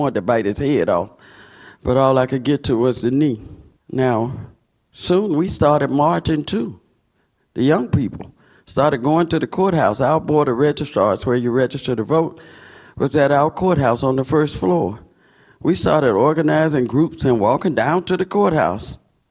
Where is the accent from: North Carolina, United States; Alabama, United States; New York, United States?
Alabama, United States; Selma; that my hometown, Selma, Alabama, would be the battleground for voting rights in these United States.